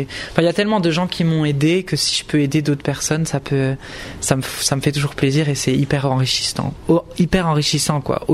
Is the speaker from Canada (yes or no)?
no; Belgium; chez nous en Belgique.